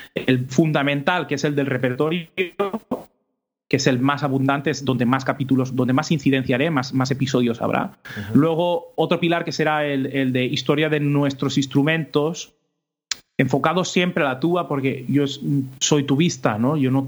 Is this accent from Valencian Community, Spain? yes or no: yes; Bellreguard, Valencian Community, Spain; con la banda de mi pueblo, de Bellreguard, en Valencia